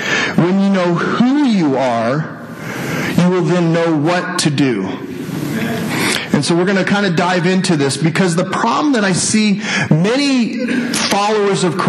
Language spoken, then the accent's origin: English; New Mexico, United States; I grew up in New Mexico. There is nobody really to root for in New Mexico.